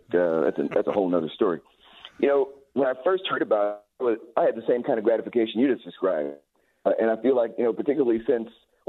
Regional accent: Chicago, Illinois, United States; I grew up in Chicago. And I went to schools on the south side of Chicago, predominantly black.

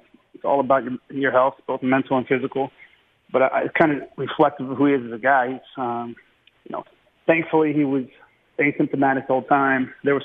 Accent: Baltimore, Maryland, United States; You know, growing up in Baltimore, it's the Orioles, Maryland basketball, and wrestling, probably in that order.

